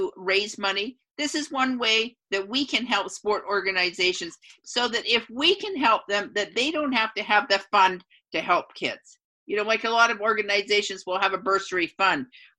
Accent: Delta, British Columbia, Canada; So I'm from Delta, and I'm the chair of Kids Sport Delta.

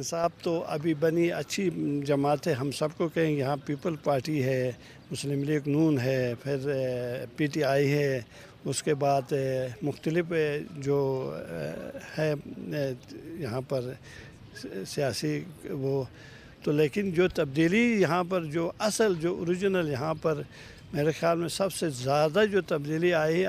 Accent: Gilgit, Gilgit-Baltistan, Pakistan; میرا تعلق ہے گلگت مرکز میں, میرا گھر ہے یہاں, میری پیدائش ہے.

